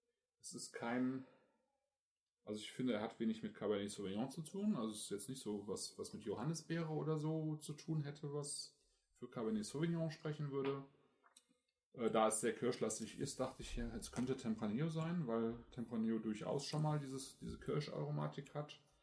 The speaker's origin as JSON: {"language": "German", "town": "Goch", "region": "North Rhine-Westphalia", "country": "Germany", "tie": "born or raised there", "said": "Stattdessen haben sie dann eben meine Heimatstadt Goch irgendwie zu 95% platt gemacht."}